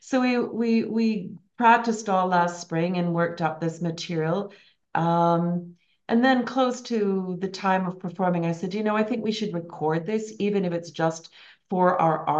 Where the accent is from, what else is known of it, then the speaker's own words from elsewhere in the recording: Winnipeg, Manitoba, Canada; But also in Winnipeg, where I grew up in Manitoba, and when I moved to Winnipeg